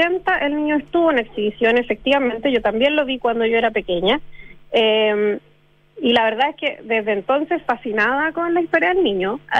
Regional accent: Chile; como chilenos también tenemos que entendernos parte de todo ese proceso, porque nosotros somos un mix, estamos mestizados

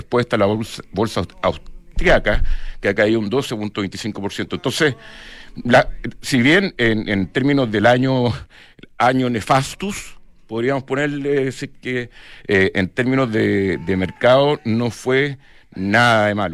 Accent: Chile; como chileno

